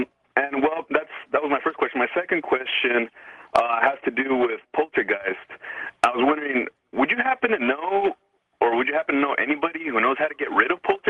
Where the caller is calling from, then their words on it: El Centro, California, United States; I'm calling from El Centro, California, first-time caller, listening since 2003.